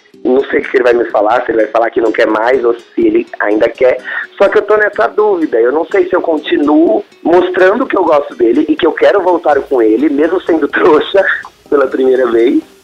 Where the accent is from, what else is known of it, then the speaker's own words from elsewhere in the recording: Amparo, São Paulo, Brazil; Eu sou de Amparo, interior de São Paulo.